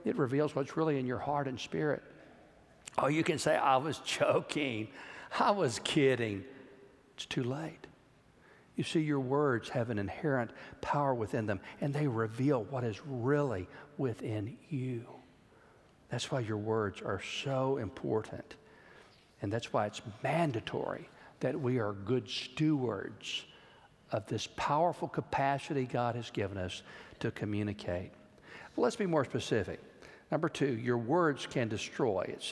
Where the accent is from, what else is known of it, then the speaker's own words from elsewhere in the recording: Georgetown, Texas, United States; That's where my dad grew up. I was from Georgetown, and Johnson City was where my grandmother lived.